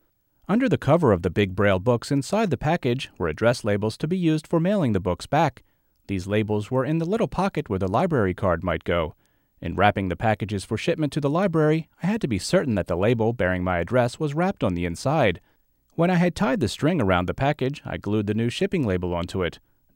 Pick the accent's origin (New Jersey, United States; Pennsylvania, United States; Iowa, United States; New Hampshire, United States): Iowa, United States; A library for the blind had been established in my home state of Iowa